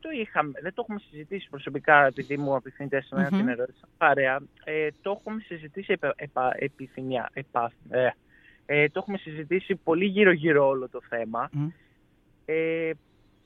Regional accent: Greece; Εμένα εδώ είναι η πατρίδα μου, εδώ έχω μεγαλώσει και στεναχωριέμαι ότι πρέπει να φύγω από την Ελλάδα μετά τις σπουδές μου.

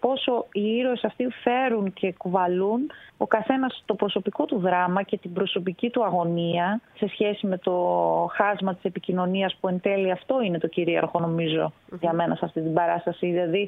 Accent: Veria, Central Macedonia, Greece; Ναι, μεγάλωσα στη Βέρεια. Είναι δίπλα, είναι σαν προάστιο. Η Βέρεια είναι σαν προάστιο της Θεσσαλονίκης

